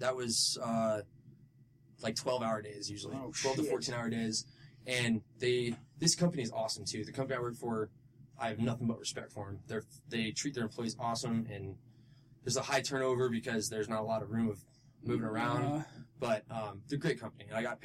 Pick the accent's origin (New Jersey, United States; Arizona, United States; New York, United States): Arizona, United States; Tucson; now in Flagstaff, United States; he got me a job at his accounting firm back in Tucson, where it's my hometown. I was in Flagstaff at the time.